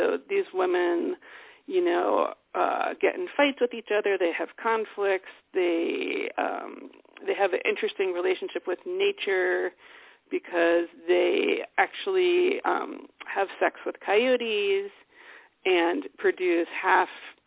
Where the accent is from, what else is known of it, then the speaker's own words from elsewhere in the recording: Maryland, United States; also born or lived in Boston / New York; now in California, United States; I'm originally from Maryland, and I went to school in Boston. Then I spent a little bit of time in New York before coming out here about 2000.